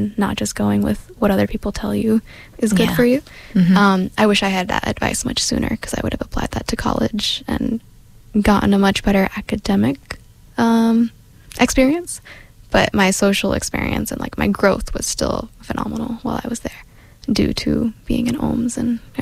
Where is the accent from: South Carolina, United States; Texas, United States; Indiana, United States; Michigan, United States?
Indiana, United States; I'm from the Midwest, land of corn, Indiana.